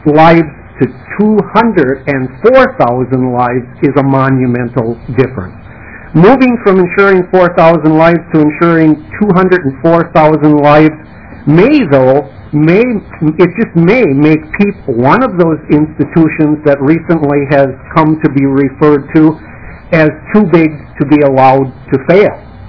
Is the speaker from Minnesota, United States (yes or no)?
yes; North St. Paul, Minnesota, United States; I'm a teacher of 30 years in the state of Minnesota. I'm from North St. Paul Maplewood Oakdale.